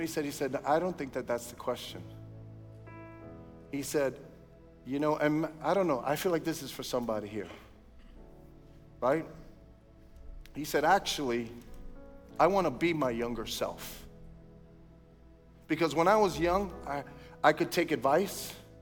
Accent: Brooklyn, New York, United States; I grew up in Brooklyn. I know about the cheese line.

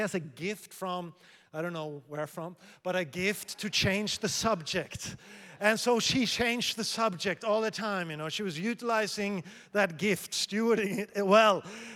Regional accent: Sweden; also born or lived in Asia; I grew up partly in Asia and partly in Sweden.

